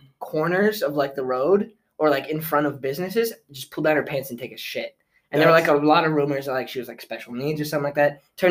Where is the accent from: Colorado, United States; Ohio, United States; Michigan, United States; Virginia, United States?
Colorado, United States; Colorado Springs; Yeah, it happened like, so I'm from Colorado Springs.